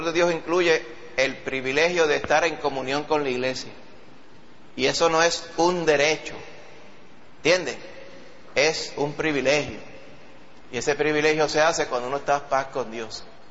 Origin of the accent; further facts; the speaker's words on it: Puerto Rico; Nosotros como puertorriqueños siempre tomamos la ofensa, la tomamos como una ofensa personal.